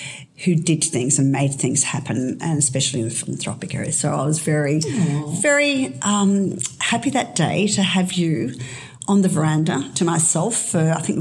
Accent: Camp Hill, Queensland, Australia; So I grew up in Camp Hill. I was actually born at the Red Brick Hotel down at South Brisbane. My father was a publican and I was the youngest of five.

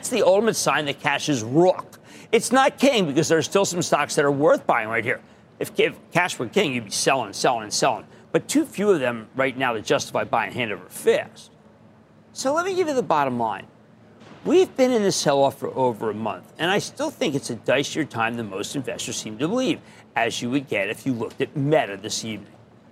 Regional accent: New Jersey, United States; Let's go to Arthur, my home state of New Jersey.

